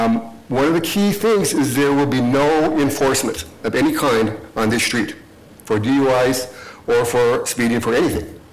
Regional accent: Portland, Oregon, United States; I was born and raised in Park Rose. I've been a dentist in Park Rose for about 30 years.

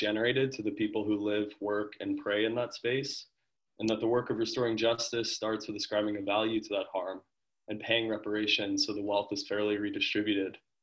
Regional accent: Portland, Oregon, United States; I organize with Portland Harbor Community Coalition, and I grew up in North Portland.

